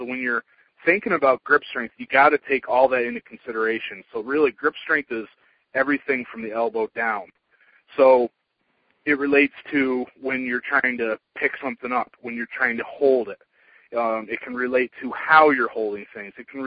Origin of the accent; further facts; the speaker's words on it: Pennsylvania, United States; I'm from Pennsylvania